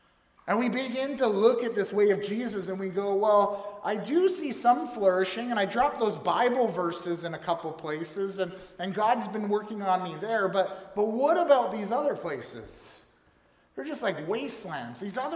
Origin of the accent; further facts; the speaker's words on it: Canada; Others, if you're like me, you're pretty much as Canadian as can be because your family was here way before the founding of Canada